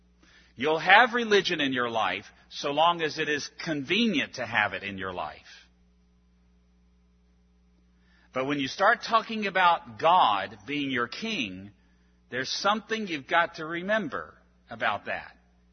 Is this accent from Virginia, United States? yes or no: yes; Virginia, United States; I come from Virginia, and the state flag of Virginia, I believe, is the best one in the whole Union.